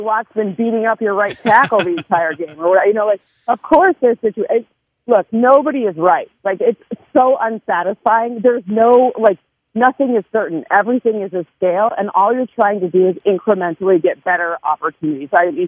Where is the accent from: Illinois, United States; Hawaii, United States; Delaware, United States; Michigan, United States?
Michigan, United States; I'm from Michigan. I'm a Detroit Tigers fan